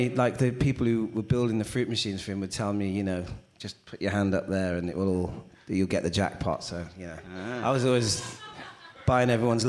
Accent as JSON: {"language": "English", "town": "Porthcawl", "region": "Wales", "country": "United Kingdom", "tie": "born or raised there", "said": "my family are from a traveling fairground, and they were settled when I was born in Porthcawl in South Wales, and they had an arcade on the fair."}